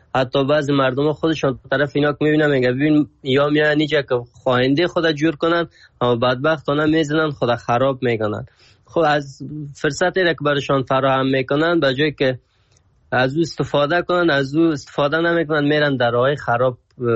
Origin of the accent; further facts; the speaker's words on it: Afghanistan; از افغانستان هستم،